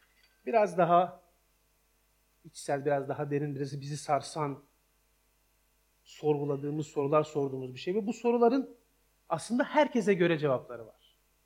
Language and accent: Turkish; Ankara, Turkey; Ben Ankara'da büyüdüm. Bir dağın kenarındaki bir mahallede Hüseyin Gazi Dağı vardı. Onun dibinde büyüdüm hemen.